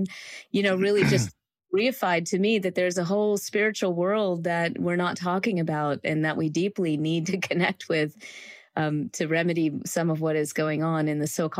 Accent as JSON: {"language": "English", "region": "the South", "country": "United States", "tie": "born or raised there", "said": "I grew up in the South and I've always loved to sing."}